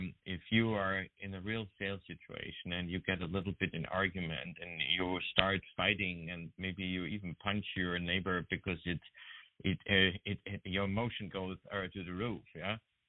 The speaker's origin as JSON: {"language": "English", "region": "Vienna", "country": "Austria", "second_language": "English", "moved": "yes", "lives_now": "United States", "said": "maybe to my broken English, I'm originally from Austria, Vienna, and moved 7.5 years ago"}